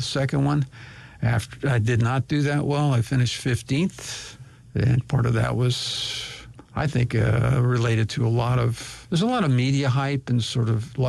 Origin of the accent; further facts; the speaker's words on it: North Haven, Connecticut, United States; I wouldn't say it was rural, but I grew up in North Haven, Connecticut.